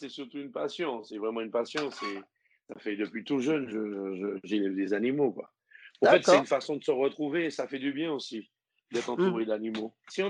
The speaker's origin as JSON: {"language": "French", "country": "Martinique", "also_born_or_lived": "French Guiana / Guadeloupe", "said": "j'ai vécu pas mal de temps en Guyane, j'ai vécu pas mal de temps en Guadeloupe, et je suis martiniquais"}